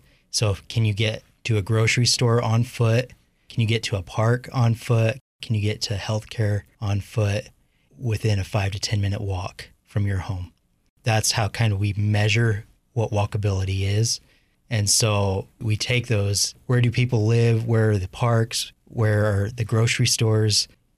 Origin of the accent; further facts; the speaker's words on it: Pocatello, Idaho, United States; I was born and raised in Pocatello, and so I'm glad to be working here to help plan our city.